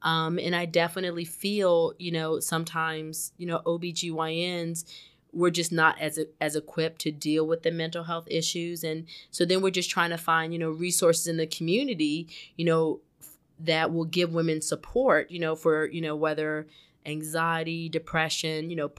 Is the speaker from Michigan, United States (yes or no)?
no; Maryland, United States; also born or lived in North Carolina; now in New Jersey, United States; I'm originally from Maryland. I went to undergrad at Wake Forest University in Winston-Salem, North Carolina.